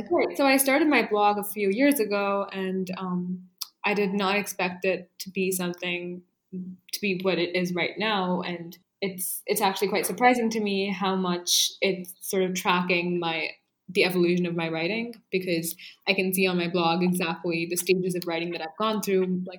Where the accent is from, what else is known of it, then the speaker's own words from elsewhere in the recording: India; So I'm from India, and I have lived here pretty much my entire life, and I'm a student.